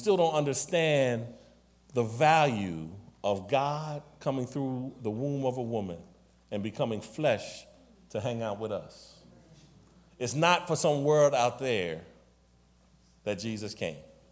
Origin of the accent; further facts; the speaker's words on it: Philadelphia, Pennsylvania, United States; I'm born and raised. I'm from Philadelphia. Yeah. I grew up in Crestmont.